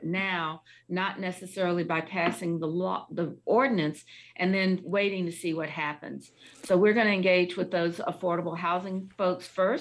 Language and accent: English; Columbia, South Carolina, United States; I had to go down to my hometown, Columbia, South Carolina